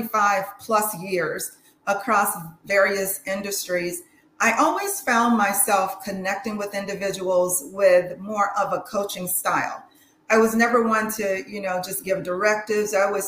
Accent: Atlanta, Georgia, United States; I am from Atlanta, an Atlanta native, and I served in the United States Air Force as my first, very first career move.

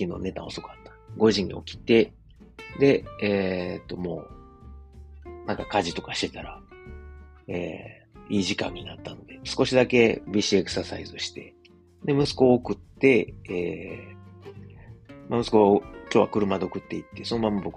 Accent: Kansai, Japan; 僕ら関西人にとったらすごいこう

